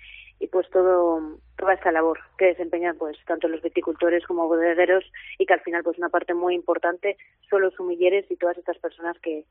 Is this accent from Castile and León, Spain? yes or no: yes; Peñafiel, Castile and León, Spain; yo soy de aquí, de Peñafiel